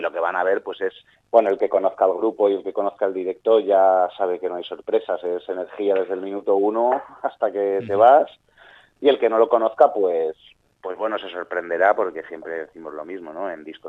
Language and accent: Spanish; Mexico; O sea, por ejemplo, venimos de México y es muy diferente.